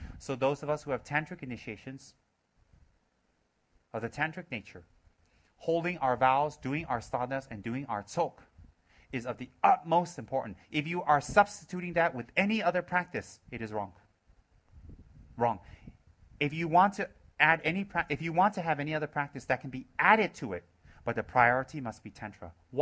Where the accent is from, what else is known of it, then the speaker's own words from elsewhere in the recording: Los Angeles, California, United States; I'm from Los Angeles, dear, not from the Himalayan backwaters of Tibet